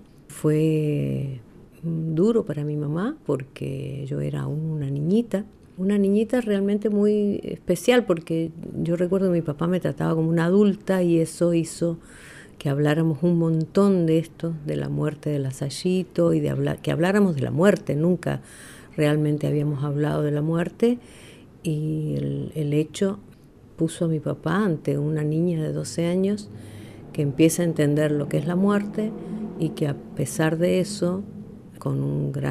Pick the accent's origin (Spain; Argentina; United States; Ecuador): Argentina; Santiago del Estero; El recuerdo que tengo es de una chica de 12 años, cuyo padre ya no vivía con nosotros en la casa, en nuestra casa de Santiago del Estero.